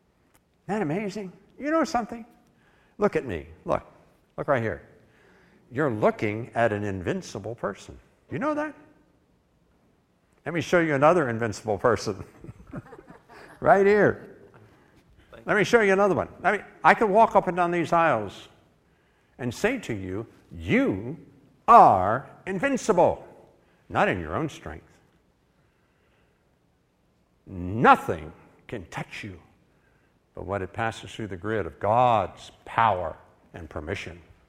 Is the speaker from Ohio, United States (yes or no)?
no; West Virginia, United States; After all, I'm a redhead from West Virginia.